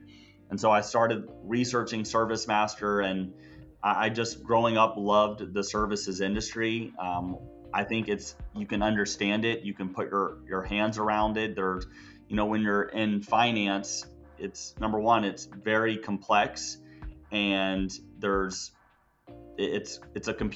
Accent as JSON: {"language": "English", "town": "Memphis", "region": "Tennessee", "country": "United States", "tie": "born or raised there", "said": "So I was born and raised here in Memphis, Tennessee, and went to school in New York City, which was an awesome place to go to college."}